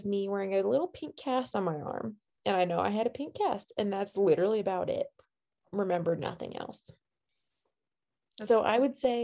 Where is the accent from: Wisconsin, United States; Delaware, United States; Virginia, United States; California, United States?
Virginia, United States; Waynesboro; I grew up in Waynesboro, moved to Norfolk for a year on the coast, and then moved back to Waynesboro